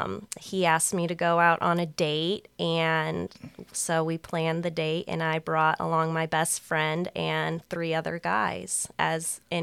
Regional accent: Temecula, California, United States; So I was born and raised in Temecula, California. That's about an hour north of San Diego, 2 hours south of L.A.

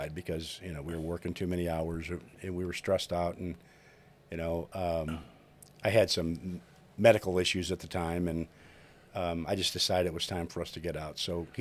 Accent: Collinsville, Illinois, United States; I was. I was born in Collinsville. Went to St. Peter and Paul Catholic grade school

